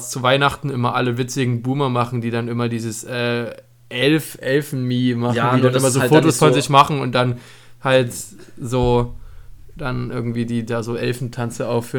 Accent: East Germany, Germany; Ich komme aus dem Osten, Juri kommt aus dem Westen.

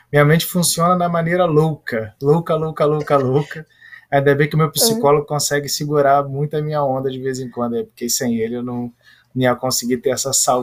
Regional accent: Macaé, Rio de Janeiro, Brazil; also born or lived in Itaperuna; eu nasci em Itaperuna, interior do Rio de Janeiro, bem interior mesmo. Minha família é de Italva, que fica 40, 50 minutos de Itaperuna, que também é interior. Fui criado em Macaé, que é interior

